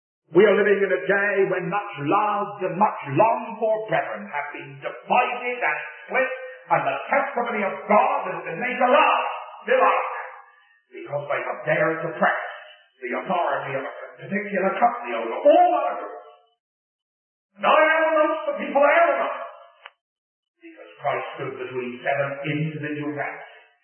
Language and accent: English; England, United Kingdom; you will pardon me as an Englishman